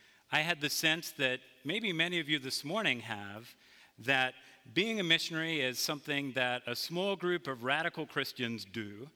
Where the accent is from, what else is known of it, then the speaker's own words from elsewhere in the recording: East Coast, United States; buddy, it's afternoon because I'm from the East Coast, but it's good to be with you this morning.